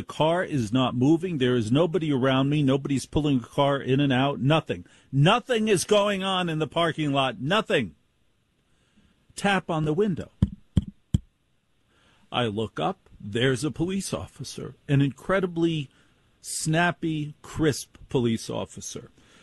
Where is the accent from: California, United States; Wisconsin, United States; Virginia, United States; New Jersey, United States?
New Jersey, United States; because I am from Jersey, we confront people directly.